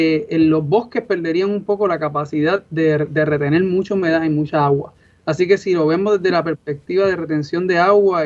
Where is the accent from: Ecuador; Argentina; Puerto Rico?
Puerto Rico; Me crié en lo que doy en la tierra de Tito Trinidad, en Cocay Alto, Puerto Rico.